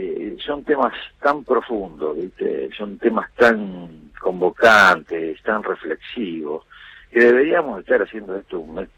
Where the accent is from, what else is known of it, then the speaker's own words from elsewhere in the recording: Rosario, Santa Fe, Argentina; now in Buenos Aires, Argentina; Soy de Rosario y vivo aquí, ¿no? Vivo okay. Aquí, tengo casi toda la semana estoy en Buenos Aires, pero me gusta estar en Rosario, sí. En el lugar donde nací, ¿no?